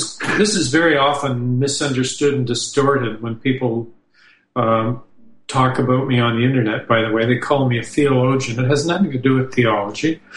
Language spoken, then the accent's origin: English; Canada; a journalist who lives quite near my hometown, my home city in Canada